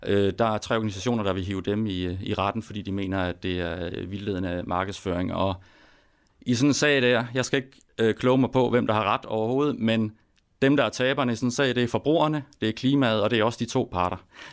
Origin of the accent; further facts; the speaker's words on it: Jutland, Denmark; nu kommer jeg fra Jylland, som vi siger det over